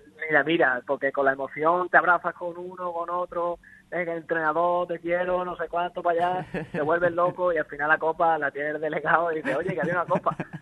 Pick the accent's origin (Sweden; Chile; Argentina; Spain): Spain; Málaga, Andalusia; para mí, como malagueño que soy, es maravilloso